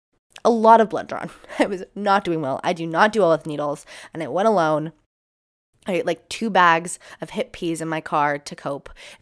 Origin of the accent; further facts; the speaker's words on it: California, United States; If you know about where I'm from, so I'm from the high desert of California.